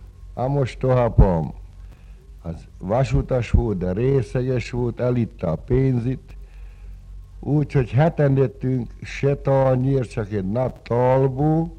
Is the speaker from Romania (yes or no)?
no; Salgótarján, Nógrád, Hungary; Engem elvittek Salgótarjánba. A nagyapámnál nevelkedtem valamegyik.